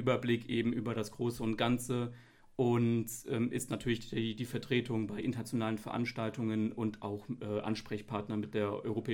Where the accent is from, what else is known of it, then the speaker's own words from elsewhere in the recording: Hesse, Germany; now in Siegen, Germany; ich komme ursprünglich aus dem Rhein-Main-Gebiet, aus dem schönen Hessen, bin hierher gezogen nach Siegen, um zu studieren